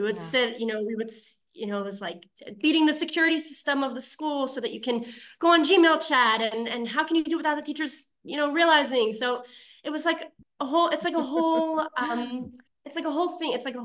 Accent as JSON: {"language": "English", "region": "Alaska", "country": "United States", "tie": "born or raised there", "said": "So I grew up in Alaska, which I guess to everyone else sounds crazy, but to me was just normal life. My parents moved there in 1991."}